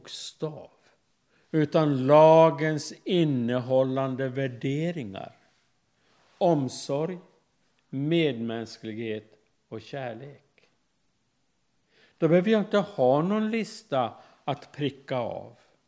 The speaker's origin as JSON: {"language": "Swedish", "town": "Älvros", "region": "Jämtland County", "country": "Sweden", "tie": "born or raised there", "said": "När jag var liten, hemma i Älvros i Härjedalen"}